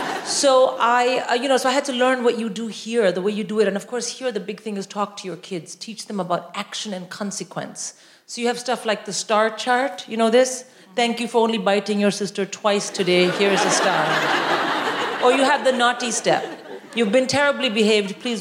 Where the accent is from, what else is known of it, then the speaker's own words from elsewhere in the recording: India; moved away; And I'm born and raised in India.